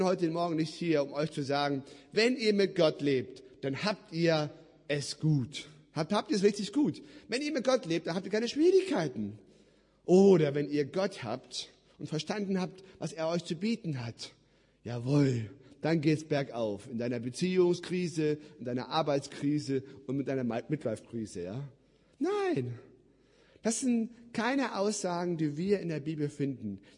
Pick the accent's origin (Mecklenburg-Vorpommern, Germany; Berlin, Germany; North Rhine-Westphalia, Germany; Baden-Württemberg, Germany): Baden-Württemberg, Germany; Ulm; 90% der Ulmer, wo ich herkomme